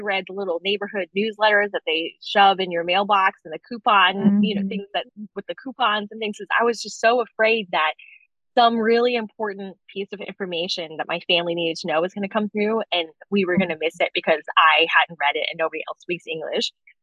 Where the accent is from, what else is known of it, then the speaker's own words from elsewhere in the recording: Dallas, Texas, United States; I'm from Dallas, Texas. I grew up in Dallas, Texas, and I don't mean a suburb of Dallas, Texas.